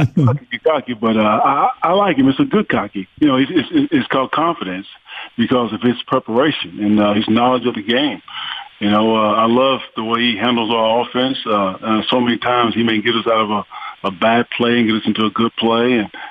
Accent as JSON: {"language": "English", "town": "Salina", "region": "Kansas", "country": "United States", "tie": "born or raised there", "also_born_or_lived": "McKinney"}